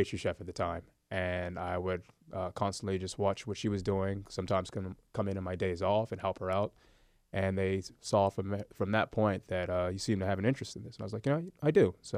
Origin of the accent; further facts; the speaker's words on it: Charleston, South Carolina, United States; I'm born and raised in Charleston.